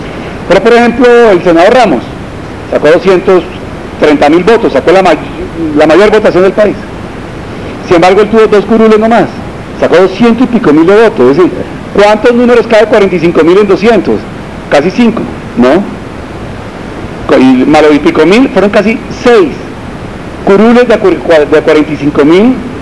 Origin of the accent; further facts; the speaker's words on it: Cartagena, Bolívar, Colombia; No es en la costa, yo soy cartagenero, pero no solamente en la costa.